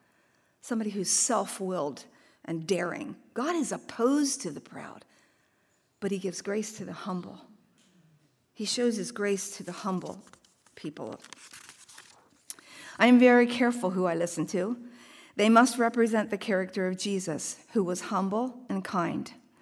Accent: Hawaii, United States; moved away as an adult; now in California, United States; We sold his truck back when we were 22 years old. We came from Hawaii. We sold his truck in Hawaii so that we could pay for a wedding in San Diego.

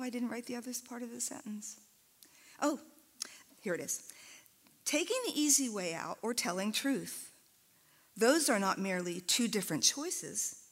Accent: East Coast, United States; I'm from the East Coast.

